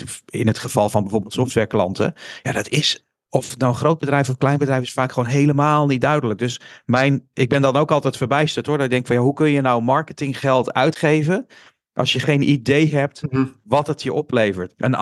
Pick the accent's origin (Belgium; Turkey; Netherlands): Netherlands; Hè, dat zijn wij Nederlanders natuurlijk heel direct in.